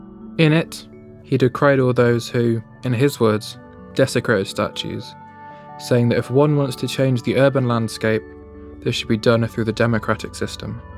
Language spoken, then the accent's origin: English; Stroud, South West England, United Kingdom; the history of an object in my hometown of Stroud in Gloucestershire called the Black Boy Clock